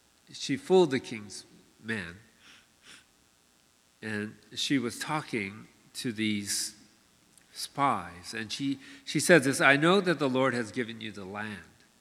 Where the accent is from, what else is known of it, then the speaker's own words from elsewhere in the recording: Hawaii, United States; born there; yeah, I was born in Hawaii, but my background's Filipino, and now I live here, and I'm this hybrid person